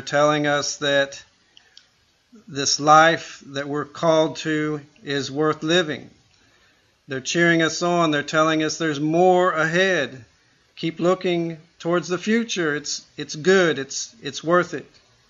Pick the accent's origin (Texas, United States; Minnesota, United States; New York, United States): Texas, United States; Georgetown; I'm from Austin, Texas area, specifically Georgetown.